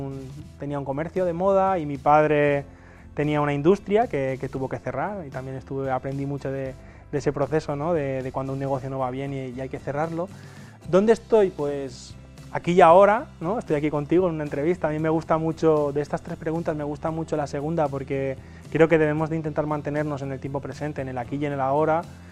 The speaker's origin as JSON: {"language": "Spanish", "town": "Castalla", "region": "Valencian Community", "country": "Spain", "said": "Vengo de Castalla, que es un pueblecito de 10.000 habitantes, que está situado en el interior de Alicante. Es un pueblecito sobre todo industrial, es un pueblo industrial en el que estamos en una zona muy, muy emprendedora"}